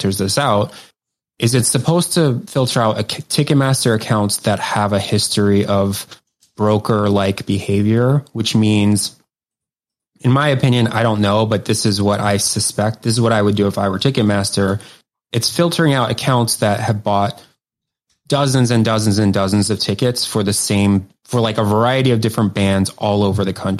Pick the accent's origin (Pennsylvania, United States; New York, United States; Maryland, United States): Maryland, United States; Like, I'm from Maryland, they're playing Meriwether Post Pavilion, which is in Columbia, Maryland.